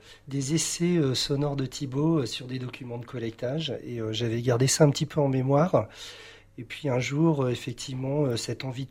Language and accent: French; Vichy, Auvergne-Rhône-Alpes, France; on est du bassin vichysois et on est très proche de cette belle montagne bourbonnaise.